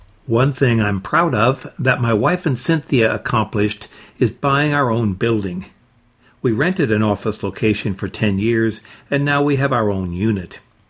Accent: Pecos, Texas, United States; also born or lived in Fort Stockton; I was born in Fort Stockton and then ended up moving to Pecos, where I graduated from high school. I'm a second-generation Mexican-American, so my parents were born here.

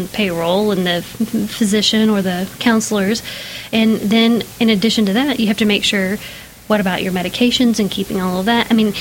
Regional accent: Midland, Texas, United States; I am from Midland. I was born in Midland Memorial Hospital. I graduated from Midland High. Can't get much more Midland, you know.

